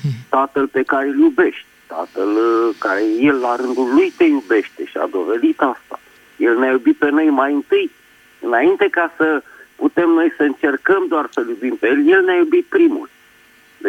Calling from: Bucharest, Romania; din București.

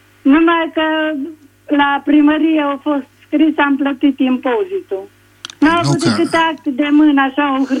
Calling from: Târgu Mureș, Mureș County, Romania; Bună ziua, sunt din Târgu Mureș

